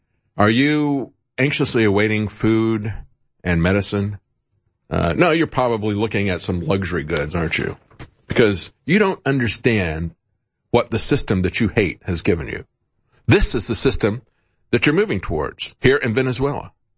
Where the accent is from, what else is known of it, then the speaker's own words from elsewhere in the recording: Florida, United States; Growing up in Florida, all the people who had escaped from Castro's communism, those Cubans who had come to Florida, boy, they hated communism.